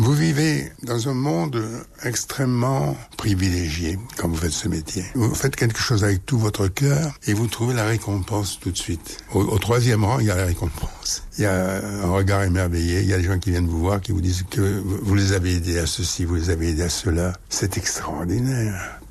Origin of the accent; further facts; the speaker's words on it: South-West, France; accent: South-West; J'étais du Sud-Ouest, j'avais l'accent du Sud-Ouest.